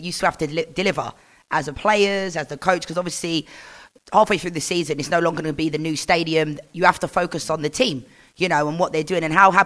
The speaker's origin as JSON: {"language": "English", "region": "England", "country": "United Kingdom", "said": "I'm English, obviously."}